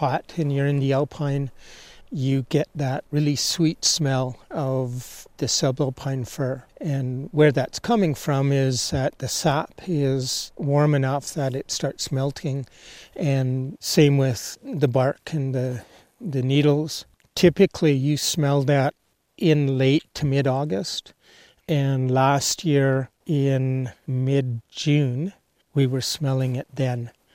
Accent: Merritt, British Columbia, Canada; I own and operate Zootman Guiding, and I'm originally from Merritt, British Columbia, Lower Nickel Indian Band.

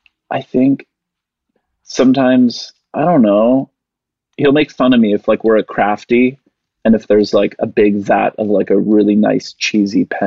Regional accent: Canada; because I'm Canadian

